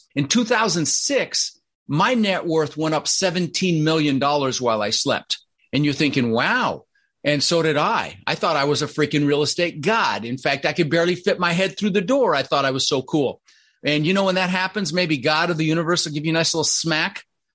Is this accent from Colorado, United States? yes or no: yes; Denver, Colorado, United States; also born or lived in Netherlands; I was born in the Netherlands and, you know, in Holland. Think wooden shoes and windmills. And we struggled. We ended up in Denver, Colorado, and we didn't have much.